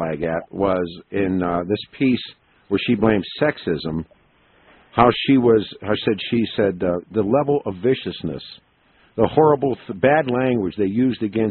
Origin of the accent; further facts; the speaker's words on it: Missouri, United States; I want to, you know, I'm from Missouri, Evie. You got to show me.